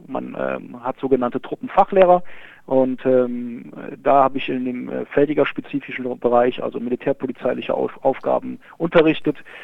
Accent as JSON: {"language": "German", "town": "Cologne", "region": "North Rhine-Westphalia", "country": "Germany", "tie": "born there", "said": "weil ich gebürtiger Kölner nämlich bin. Ich bin nämlich in Köln geboren"}